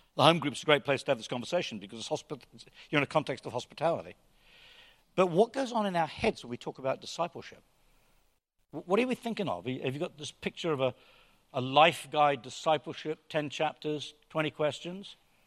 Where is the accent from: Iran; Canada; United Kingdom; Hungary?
United Kingdom; England; now in United States; Celia and I came from England in 1980, admittedly it was to California, which has its own DNA.